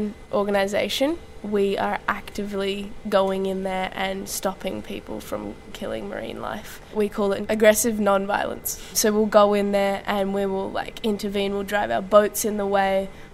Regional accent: Tonga; I grew up in Tonga swimming with whales in a family business.

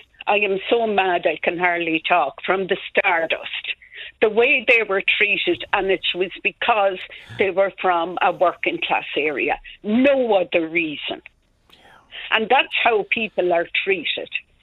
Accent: Leinster, Ireland; Because I was from Offaly, I worked in the bogs.

